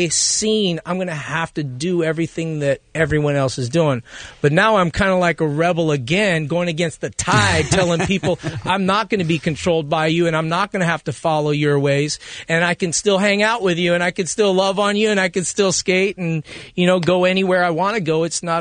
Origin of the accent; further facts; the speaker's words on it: Hollywood, California, United States; I mean, I grew up in Hollywood